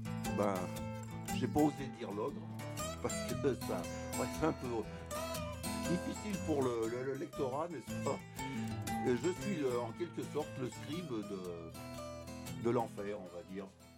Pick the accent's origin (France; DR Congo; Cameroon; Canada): France; Aix-les-Bains, Auvergne-Rhône-Alpes; moved away as an adult; Donc, vous quittez la Savoie parce que j'étais d'Aix-les-Bains. Donc, j'ai quitté la Savoie.